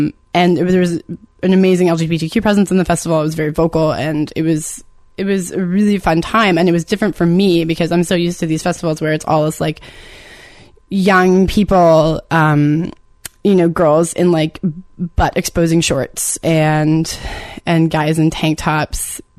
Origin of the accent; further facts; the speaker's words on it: Nova Scotia, Canada; but I'm from the South Shore, and it is a tiny, tiny little town.